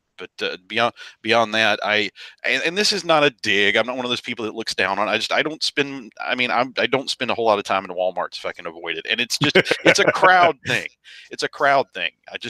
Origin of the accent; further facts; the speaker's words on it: Virginia, United States; I'm from Southwest Virginia. The nearest body of water was the Clinch River